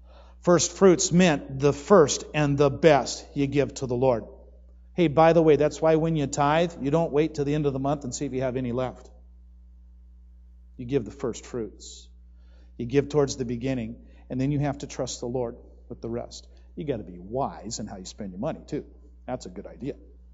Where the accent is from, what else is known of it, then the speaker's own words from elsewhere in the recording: Arizona, United States; Hey, I'm from Arizona. That wasn't thunder. Where I'm from, it lasts a long time. And literally, I hear the windows shake in my house as a kid.